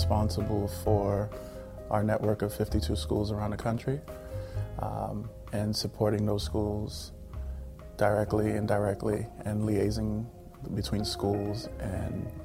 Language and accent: English; Bronx, New York, United States; So I grew up, born and raised in the Bronx.